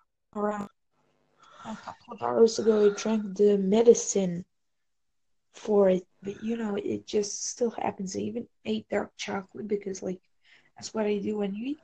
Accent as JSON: {"language": "English", "country": "Serbia", "second_language": "English", "said": "Well, I'm from Serbia."}